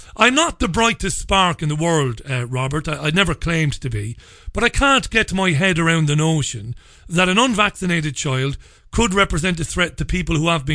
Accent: Ireland; now in United Kingdom; I'm an Irishman. There's no hiding it from my accent. I'm sure you've deduced that. I'm living and working in the United Kingdom now.

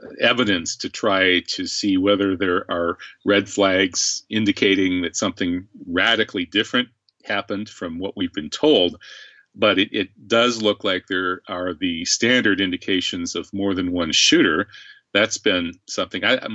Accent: Ireland; I'm an Irish Muslim anarchist.

